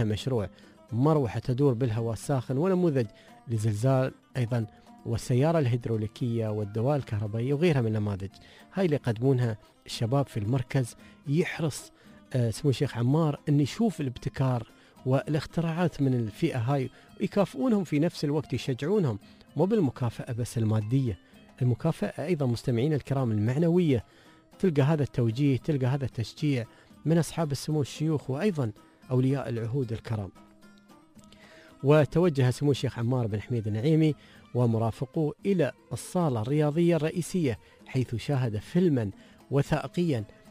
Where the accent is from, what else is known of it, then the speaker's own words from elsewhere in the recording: United Arab Emirates; موجودة عندنا في الإمارات